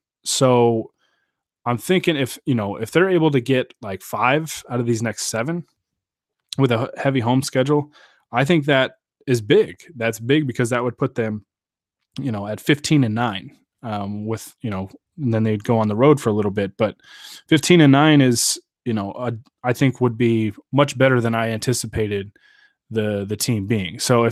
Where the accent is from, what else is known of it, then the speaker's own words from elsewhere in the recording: Idaho, United States; Shout out to my home state of Idaho for producing a lot of the potatoes.